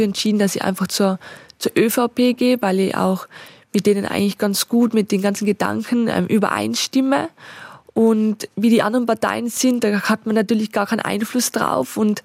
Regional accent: Austria; Bei uns in Österreich gibt es die persönliche Assistenz

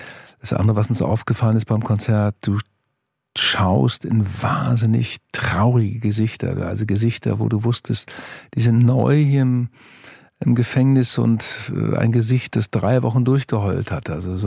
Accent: Northern Germany, Germany; war für mich als Norddeutscher eine besondere Erfahrung.

